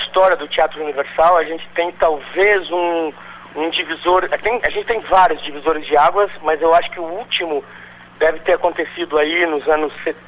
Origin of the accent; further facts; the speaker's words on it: Curitiba, Paraná, Brazil; Eu me formei nos anos 80, Alexandre. Venho de Curitiba, eu fiz um curso superior de teatro lá.